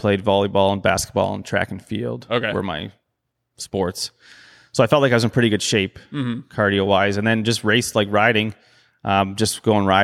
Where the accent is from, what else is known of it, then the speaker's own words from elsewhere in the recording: Erin, Ontario, Canada; I grew up in Erin, Ontario, which is a small town near Guelph